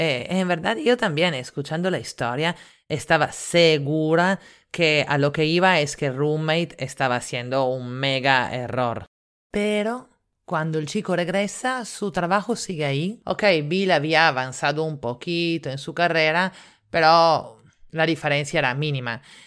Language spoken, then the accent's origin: Spanish; Italy; Spanish is a second language; now in Lima, Peru; italiana en Lima